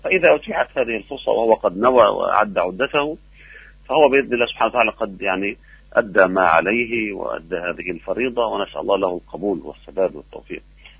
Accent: Palestine; الظروف التي نحياها نحن كشعب فلسطيني

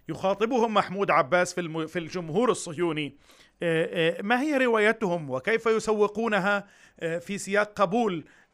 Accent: Palestine; في الوقت الذي ندعي نحن كفلسطينيين أننا نرفض كل أشكال التطبيع

